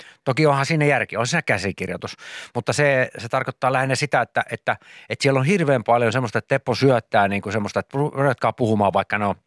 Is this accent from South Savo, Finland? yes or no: yes; Savonlinna, South Savo, Finland; mä oon Savonlinnasta, mä oon kalastanut ikäni siellä niin kuin pienestä asti.